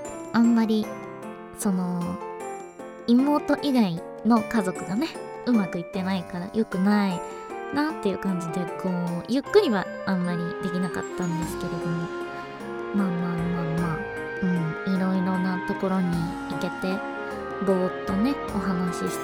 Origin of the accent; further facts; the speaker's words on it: Shikoku, Japan; まあ四国って基本海外なんで他のね乗り物で帰ろうとすると結構かかるから